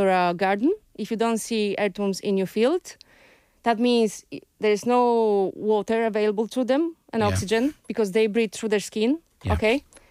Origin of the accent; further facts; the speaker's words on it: Poland; English is a second language; now in Ireland; living here, even though I'm not Irish, I'm from Poland.